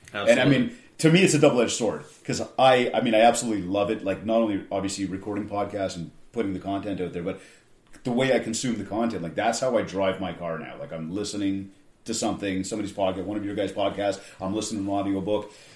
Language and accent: English; Canada; I'm from Canada